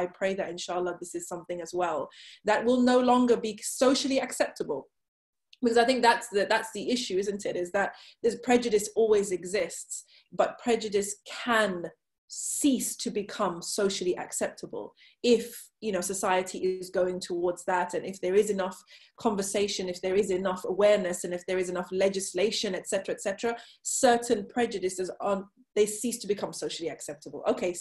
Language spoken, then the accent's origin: English; Zimbabwe; I know certainly back home where I grew up in Zimbabwe, it's not the case.